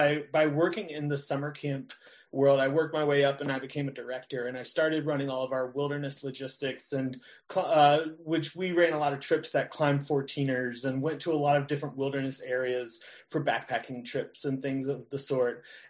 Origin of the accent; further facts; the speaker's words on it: Charlotte, North Carolina, United States; now in Colorado, United States; So like I said … I'm born and raised in North Carolina, was born in Charlotte, North Carolina, and then went to school in UNC Greensboro